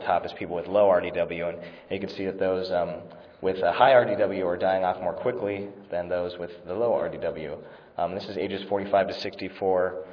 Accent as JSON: {"language": "English", "town": "San Francisco", "region": "California", "country": "United States", "tie": "born or raised there", "said": "And I'm born and raised in San Francisco"}